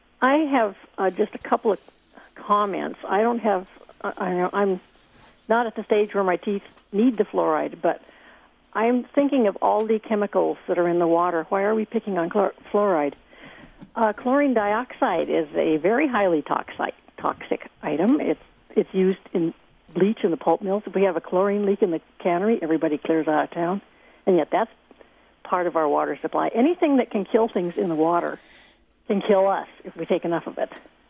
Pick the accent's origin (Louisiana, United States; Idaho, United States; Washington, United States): Washington, United States; Seattle; I grew up in Seattle before they did anything.